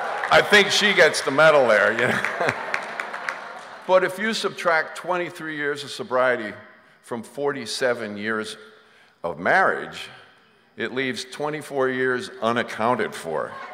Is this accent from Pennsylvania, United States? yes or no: yes; Pennsylvania, United States; I come from Eastern Pennsylvania, small town, nice middle-class family.